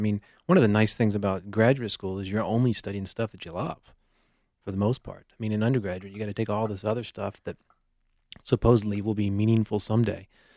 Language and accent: English; North Carolina, United States; now in Denver, United States; But I grew up in North Carolina. I spent most of my life there, went to University of North Carolina for undergraduate.